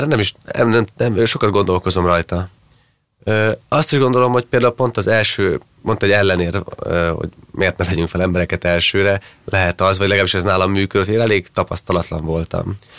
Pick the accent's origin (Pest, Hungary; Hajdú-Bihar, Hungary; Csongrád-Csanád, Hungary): Hajdú-Bihar, Hungary; Debrecen; Igen, debreceni vagyok, ott születtem, és ott is tanultam